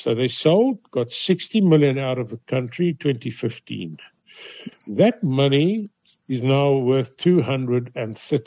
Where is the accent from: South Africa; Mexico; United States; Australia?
South Africa; Johannesburg, Gauteng; You must remember, I grew up in Hillbrow, 70s, 80s, and 90s.